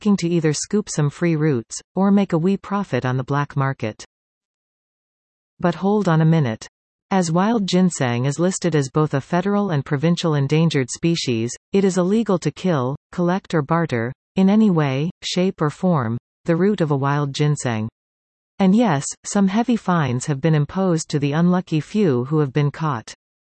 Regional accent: Orillia, Ontario, Canada; My hometown is Orillia, an area once upon a time a never-ending flow of forested land, where, apparently, wild ginseng grew in some profusion.

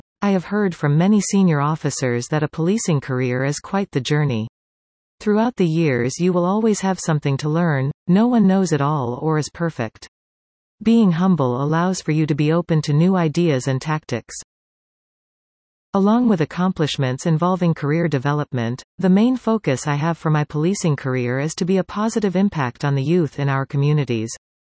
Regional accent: Couchiching First Nation, Ontario, Canada; being familiar with community members in the Treaty 3 area as I grew up in Couchiching First Nation.

